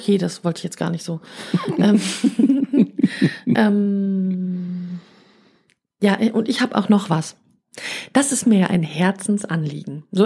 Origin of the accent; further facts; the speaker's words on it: Münster, North Rhine-Westphalia, Germany; Also ich komme aus Münster, da ist das ein bisschen anders.